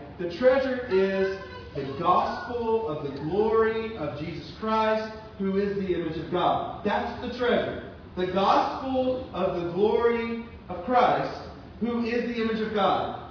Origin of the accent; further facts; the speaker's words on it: Louisiana, United States; now in New Johnsonville, United States; The reason why I moved 7.5 hours, 8 hours from my home state of Louisiana to live in New Johnsonville, Tennessee.